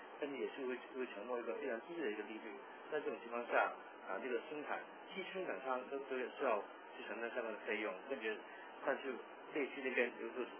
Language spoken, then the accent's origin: Chinese; Hong Kong; Chinese is a second language; 因为我是香港过来的，所以我的普通话不一定很标准，希望大家多多包涵。